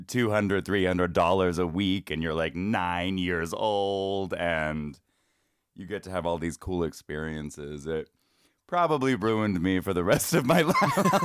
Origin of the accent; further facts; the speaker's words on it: Salt Lake City, Utah, United States; Salt Lake City, Utah. I was dabbling in, not dabbling, I did a lot of like local theater there.